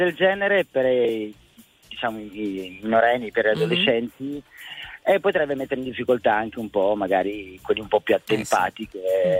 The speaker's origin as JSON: {"language": "Italian", "town": "Cremona", "region": "Lombardy", "country": "Italy", "said": "Sono di Cremona, vivo a Cremona."}